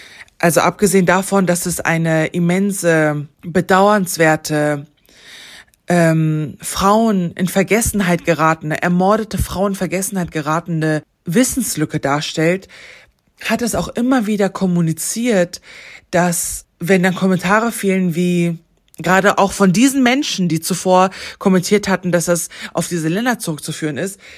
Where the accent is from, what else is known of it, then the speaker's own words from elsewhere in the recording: Iran; Allerhöchstens auf Grundlage dessen, dass ich als Iranerin imstande war, aktuelle Berichte darüber zu lesen